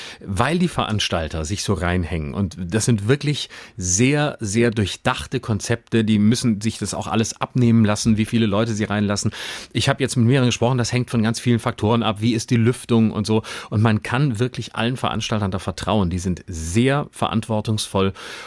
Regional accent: Baden-Württemberg, Germany; als Badener möchte man nicht mit Schwaben in einen Topf geworfen werden.

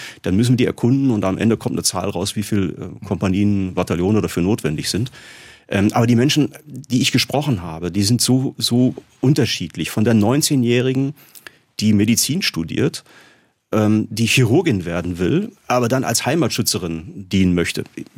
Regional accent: North Rhine-Westphalia, Germany; Ich komme aus Nordrhein-Westfalen

